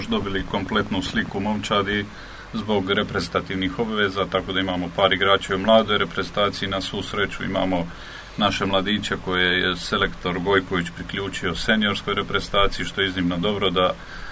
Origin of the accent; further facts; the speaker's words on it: Dubrovnik, Dubrovnik-Neretva County, Croatia; Pa ne dolazim iz puno veće sredine, dolazim iz Dubrovnika